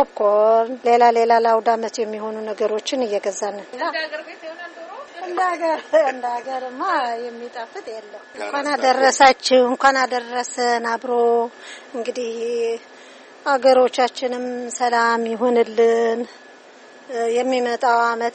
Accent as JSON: {"language": "Amharic", "country": "Eritrea", "lives_now": "United States", "said": "አዎ፣ እኔ ከኤርትራ ነው የመጣሁኝ።"}